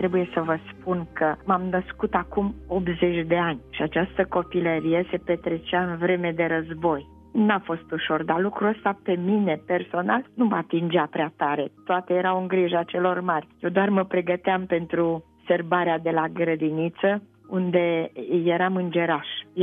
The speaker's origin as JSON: {"language": "Romanian", "region": "Banat", "country": "Romania", "tie": "born or raised there", "said": "am copilărit undeva în Banat"}